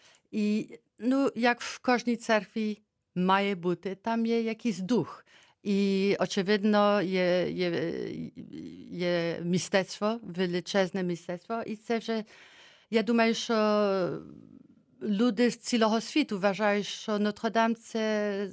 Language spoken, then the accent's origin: Ukrainian; Switzerland; я зі Швейцарії